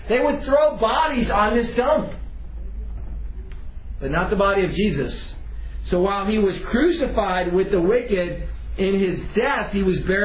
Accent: West Virginia, United States; Growing up in West Virginia, we just burned our own trash. We had 55-gallon barrels out behind the house.

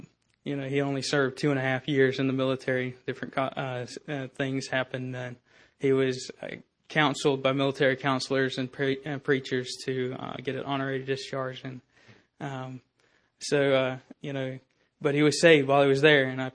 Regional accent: Jessup, Georgia, United States; Good morning. … I'm from Jessup, Georgia.

